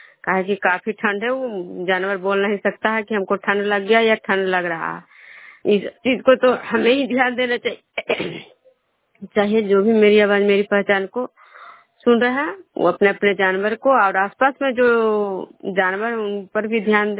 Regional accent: Khujra, Bihar, India; मैं विष्णुपुर ग्राम खुजरा पंचायत नालंदा जिला नगरनसा प्रखंड की निवासी हूँ।

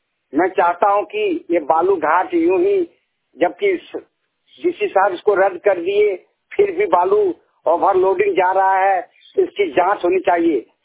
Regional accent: Deoghar, Jharkhand, India; ग्राम Basantpur post Koridih थाना जसीडी जिला देवघर के रहने वाला हूँ।

